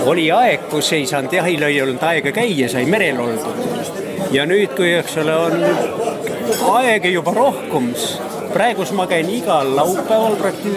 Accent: Tehumardi, Saare County, Estonia; See olen Tehumardist. Kodukoht on Tehumardi.

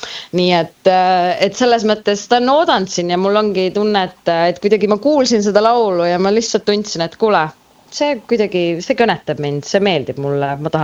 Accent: Saare County, Estonia; Nii et juured on natukene mingit pidi seal ka. Nii et, et ole, olen küll saarlane, aga võt, need juured ju lähevad tihti peale kaugemale.

